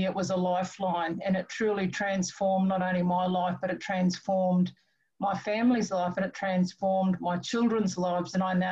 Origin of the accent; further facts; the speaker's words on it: Cloncurry, Queensland, Australia; So I'll always be grateful for growing up in Cloncurry, where we're surrounded by lots of grandparents and aunties and uncles and cousins as well.